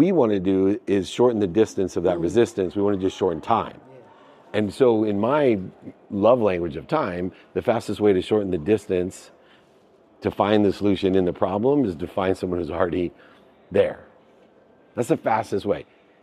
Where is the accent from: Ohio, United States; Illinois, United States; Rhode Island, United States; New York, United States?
Ohio, United States; Akron; I come from Akron, Ohio, single mom, six kids, two-bedroom apartment